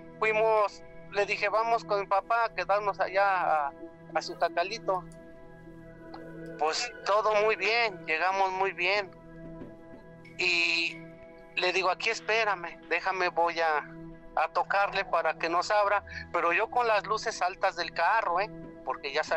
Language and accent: Spanish; Jolalpa, Mexico State, Mexico; now in Durango, Mexico; Ahorita estoy aquí en la ciudad de Durango, pero eso me sucedió allá en mi pueblo, en Jolalpa, Estado de México.